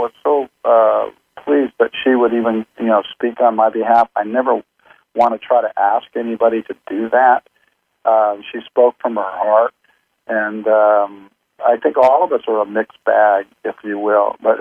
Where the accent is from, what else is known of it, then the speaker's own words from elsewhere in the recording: Compton, California, United States; born there; I was born in Compton, and that story deals with Compton and somewhere in Beverly Hills